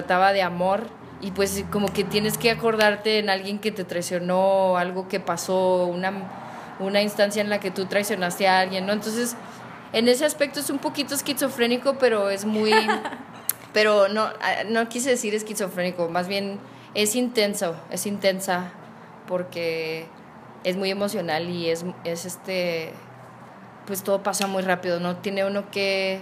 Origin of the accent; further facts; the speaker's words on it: La Union, New Mexico, United States; I'm from La Union.